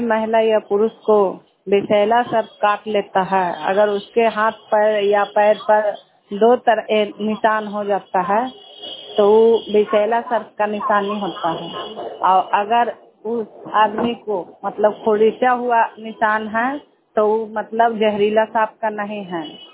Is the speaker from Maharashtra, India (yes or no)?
no; Hisua, Bihar, India; हम हिसुआ प्रखंड से हैं दी।